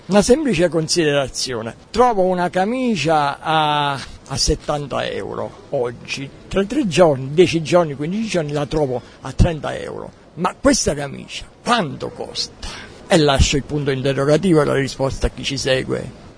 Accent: Salerno, Campania, Italy; mi sono trovato qui a Salerno perché non abito a Salerno, sono di Salerno però fuori Salerno

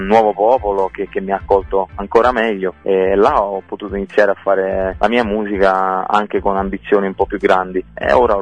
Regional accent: Campania, Italy; Quella è la nostra prerogativa da campani, no? Da napoletani

